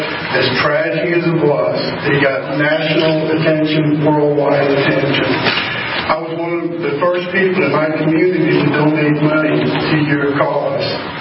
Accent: Sorrento, Florida, United States; I'm from Bay County, Florida, a town called Sorrento, Florida.

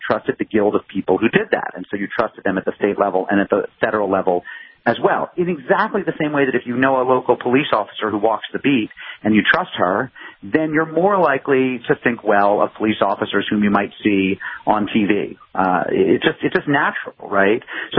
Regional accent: Springfield, Massachusetts, United States; I'm thinking of growing up in Springfield, Massachusetts, where I knew a couple people who reported for the Springfield newspaper.

